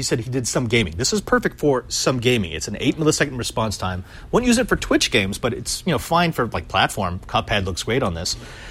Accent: Philippines; That means nothing because I'm Filipino and we keep the plastic on everything.

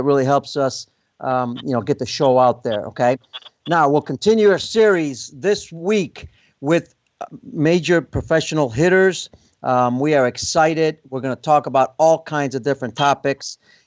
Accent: Chicago, Illinois, United States; Of course, I'm biased being from Chicago and having a paisano on the show, another Italian, that makes me even more proud.

